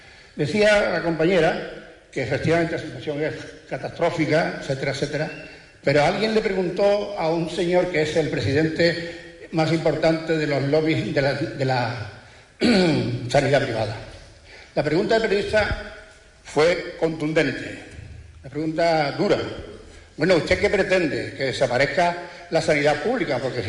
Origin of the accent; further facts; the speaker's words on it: Seville, Andalusia, Spain; Yo soy un sevillano con raíces onubenses. Mi madre vivió muchos años y nació en Moguer, a un pueblo al que yo quiero un montón, que voy mucho menos porque apenas tengo familia.